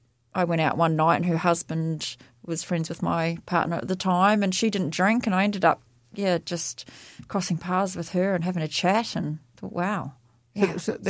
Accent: Australia; So, Yeah, we grew up in Australia, so we had Eskies and the flip-flops and, we'd go to barbecues most nights.

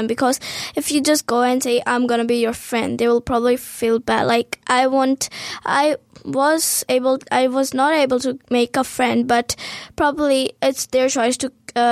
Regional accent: Pakistan; I'm proud that I'm from Pakistan.

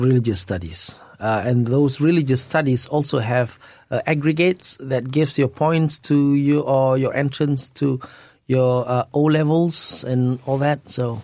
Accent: Woodlands, Singapore; now in New Zealand; Yes, born and raised in Singapore. I lived in a few places in Singapore, but last known place was in Woodlands. That's where I lived before we moved to New Zealand.

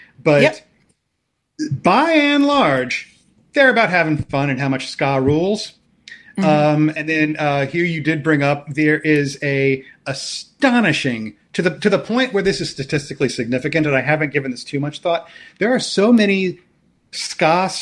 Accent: Florida, United States; And then my home state of Florida, there's a bunch of them from there too.

